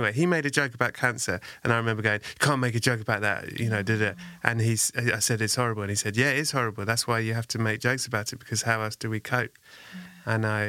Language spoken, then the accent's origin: English; Sutton, London, United Kingdom; When I was growing up in Sutton, there was a UCI Cinemas.